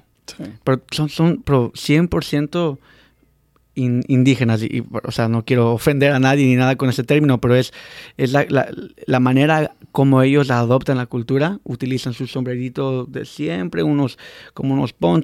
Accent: Ecuador; also born or lived in New Jersey; A los 4 años para Ecuador, pero me crié todo en Ecuador. Todo.

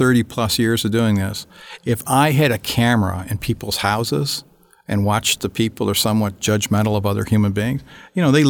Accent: Prince Edward Island, Canada; if you're being me growing up in Prince Edward Island

